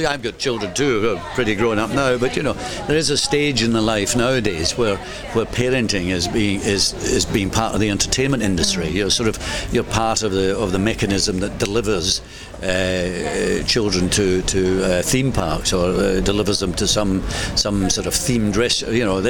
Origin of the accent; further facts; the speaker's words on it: Glasgow, Scotland, United Kingdom; that is with the reality of growing up in Glasgow in the 1950s.